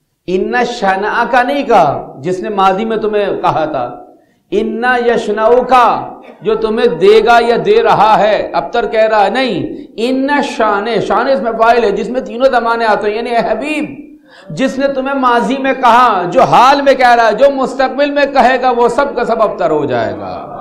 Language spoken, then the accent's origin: Urdu; Muhammad Dera, Pakistan; میرا بچپن وہیں گزرا محمد ڈیرے میں.